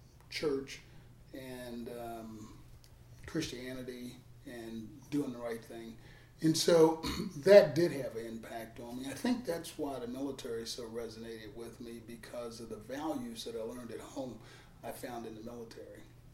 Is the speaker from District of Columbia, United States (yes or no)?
yes; Washington, District of Columbia, United States; Yeah, I was born and raised in Washington, D.C. Been a D.C. resident all my life, well until going into the military.